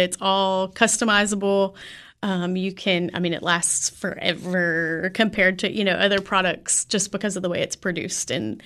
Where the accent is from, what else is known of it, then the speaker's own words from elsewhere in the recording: Clarksville, United States; I grew up in Clarksville, so we were there for the 4th.